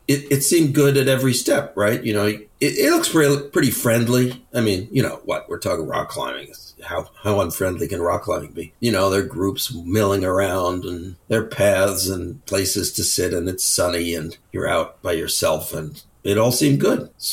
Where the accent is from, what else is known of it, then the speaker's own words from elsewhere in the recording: New York, United States; I grew up outside of New York.